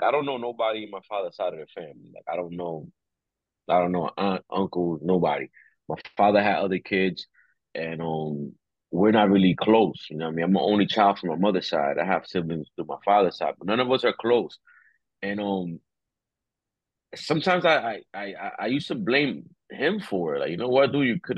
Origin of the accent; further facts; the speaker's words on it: Dominican Republic; And then we come from Dominican Republic.